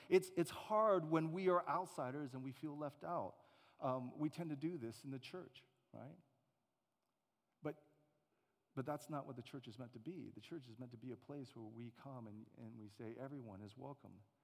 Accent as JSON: {"language": "English", "town": "Montgomery", "region": "Alabama", "country": "United States", "tie": "born or raised there", "accent": "Alabama accent", "said": "you might hear a slight accent that I have, and that's because I'm from Montgomery, Alabama. And so that's my Alabama accent. And so that's where I grew up."}